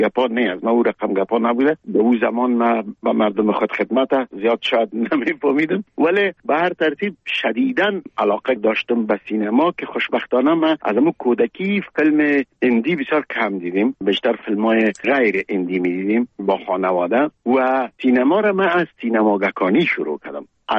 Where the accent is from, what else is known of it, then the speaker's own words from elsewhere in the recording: Kabul, Afghanistan; moved away; من در کابل به دنیا آمدیم، در چهاردی کابل.